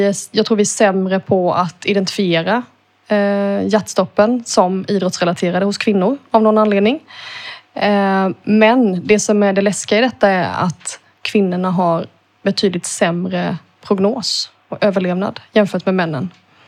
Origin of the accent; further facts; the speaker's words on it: Kalmar County, Sweden; Men vi är stolta smålänningar ändå.